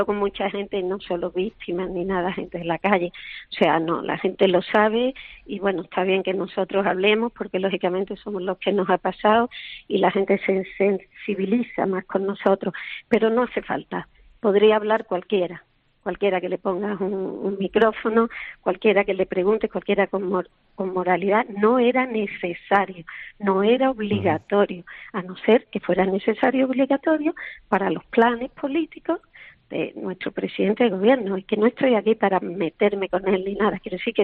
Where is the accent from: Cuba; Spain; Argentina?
Spain; como española, creo que puedo sí exigirle al presidente de mi gobierno